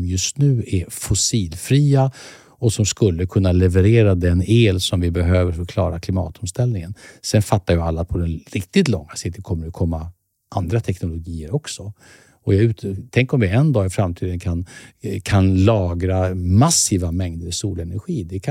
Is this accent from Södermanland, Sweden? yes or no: yes; Eskilstuna, Södermanland, Sweden; Fast vi är från Eskilstuna. De är ju därifrån och jag är därifrån.